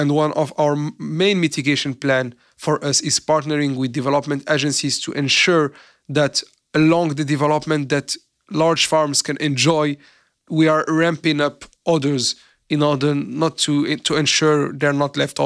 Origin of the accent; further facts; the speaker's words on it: Morocco; Personally, I'm from Morocco.